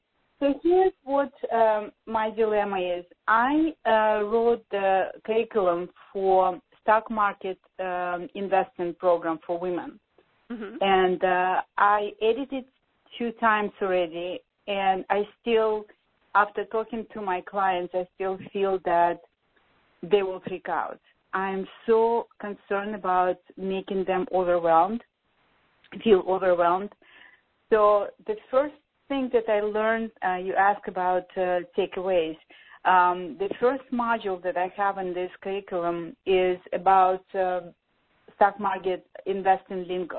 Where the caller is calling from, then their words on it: France; Yeah, I'm calling you from France, so it's 10 o'clock here now.